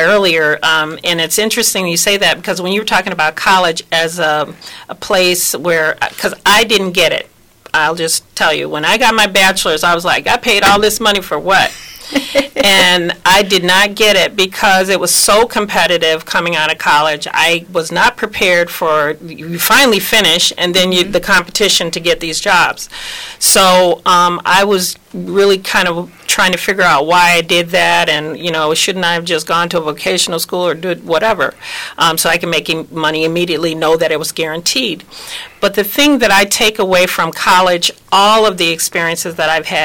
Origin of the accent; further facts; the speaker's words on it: Illinois, United States; technically I'm from Illinois, so I travel over the border.